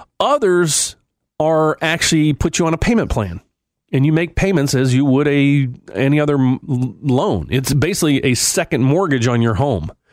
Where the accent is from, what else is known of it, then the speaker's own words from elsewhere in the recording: West Virginia, United States; And if you've heard my accent, you got it. I'm originally from West Virginia.